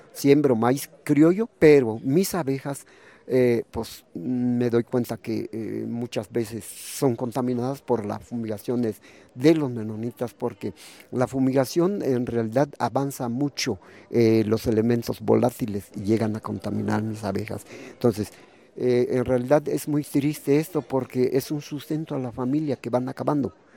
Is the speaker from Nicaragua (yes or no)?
no; Campeche, Mexico; Mire, yo nací en Campeche. Nací en Campeche y he vivido en Campeche toda mi vida.